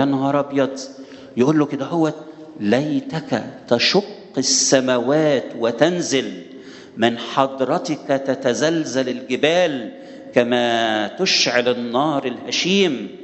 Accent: Egypt

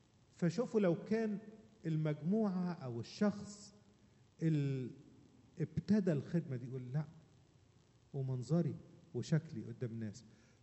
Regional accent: Upper Egypt, Egypt; عندنا في الصعيد

